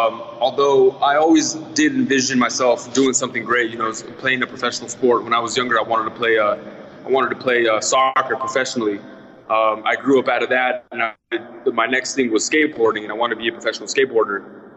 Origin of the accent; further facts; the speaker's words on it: Gilroy, California, United States; You know, my hometown of Gilroy, I'm trying to set up a place where everybody can go watch and just enjoy the atmosphere